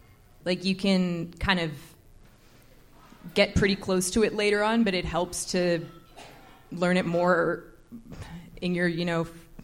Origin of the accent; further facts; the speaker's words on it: Oakville, Ontario, Canada; I grew up in Oakville. Yeah. And I went to school at U of T for English.